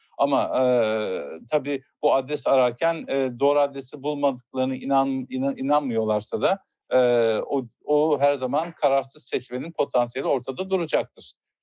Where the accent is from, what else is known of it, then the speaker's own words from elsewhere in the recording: Erzurum, Turkey; Mesela Erzurum'da tabii kısa kaldım memleketimde ama Erzurum'da gördüğüm kadarıyla